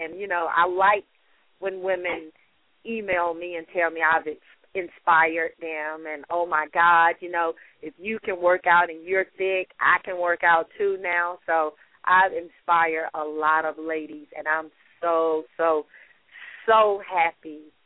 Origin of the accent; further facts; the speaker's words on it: the South, United States; growing up, I grew up in the South, and it was always like, I didn't grow up in a family that went to the gym and exercised and ate right.